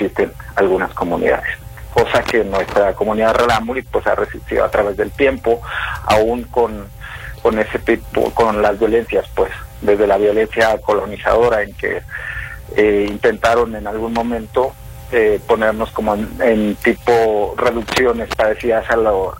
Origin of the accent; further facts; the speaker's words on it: Narogachi, Chihuahua, Mexico; Antes que ser abogado soy Rarámuri, originario de la Sierra Tarahumara, de la comunidad Rarámuri de Narogachi.